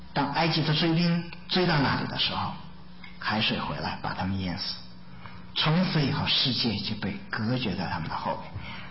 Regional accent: China; now in United States; 我们都是漂洋过海过来的，对不对？我们都离开过自己的家乡，离开过本地。什么叫本族呢？我们是中国人，等到我们到了美国之后，经过一段时间生活在这里头，我们就变得怎么样，有点美国化了

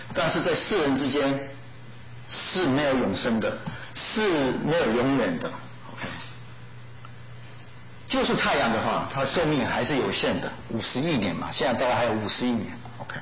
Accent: Taiwan; 很多人知道我是台湾来的，

